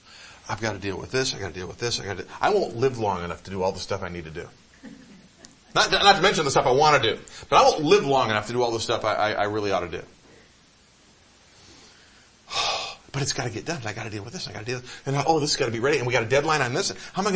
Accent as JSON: {"language": "English", "region": "Michigan", "country": "United States", "tie": "born or raised there", "said": "I grew up in Michigan."}